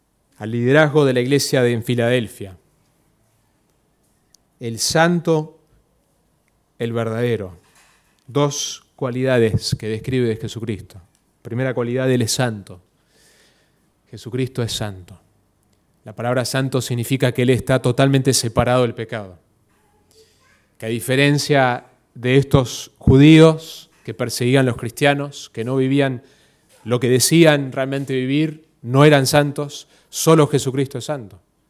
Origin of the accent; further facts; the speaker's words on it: Mexico City, Mexico; born there; Yo nací en la Ciudad de México y tengo memorias de levantarnos a veces en el medio de la noche bajando las escaleras por el terremoto